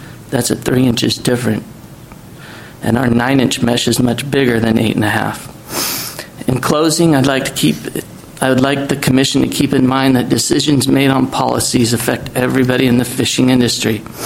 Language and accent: English; Brush Prairie, Washington, United States; I'm from Brush Prairie, Washington.